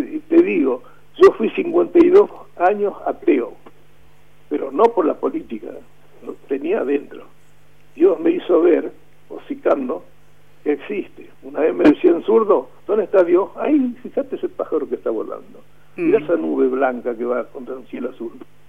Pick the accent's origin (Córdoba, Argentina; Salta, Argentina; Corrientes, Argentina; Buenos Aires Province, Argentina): Salta, Argentina; yo soy salteño, ¿viste? Pero cuando nos radicamos del todo acá en Paiva, en Santa Fe